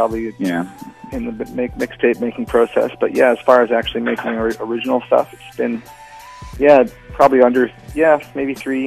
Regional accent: Victoria, British Columbia, Canada; I'm from Victoria, BC

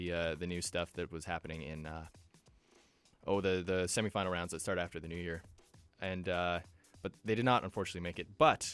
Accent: Calgary, Alberta, Canada; in my hometown of Calgary

